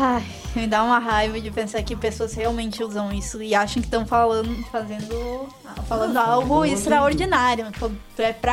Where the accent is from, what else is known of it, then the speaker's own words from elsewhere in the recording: Brazil; Não, eu sou brasileiro